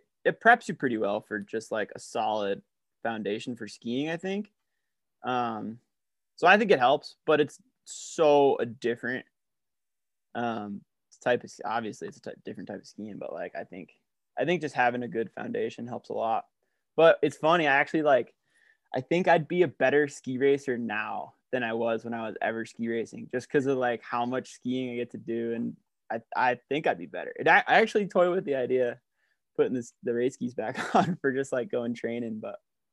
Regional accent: Rochester, New York, United States; I grew up in Western New York, like Rochester area, ski racing.

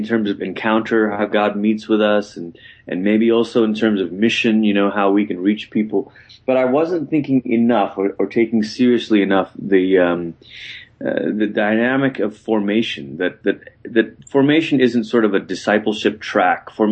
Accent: Malaysia; I grew up in Malaysia. My mom was from Singapore. My dad was from Malaysia.

